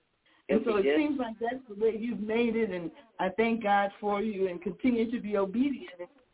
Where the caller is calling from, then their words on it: Chicago, Illinois, United States; in Chicago, Illinois